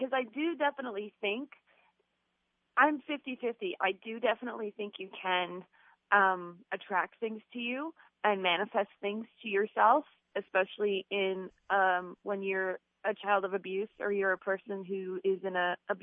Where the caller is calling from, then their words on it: Milford, Pennsylvania, United States; I am calling from Milford, Pennsylvania.